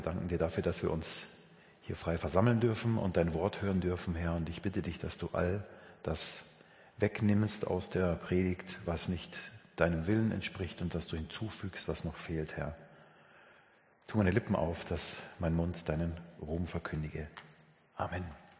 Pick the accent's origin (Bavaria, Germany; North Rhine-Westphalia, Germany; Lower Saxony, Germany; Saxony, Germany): Bavaria, Germany; Munich; bin gebürtig aus München, wohne im Münchner Westen, Richtung Würmtal und bin mit ungefähr 37 Jahren zum Glauben gekommen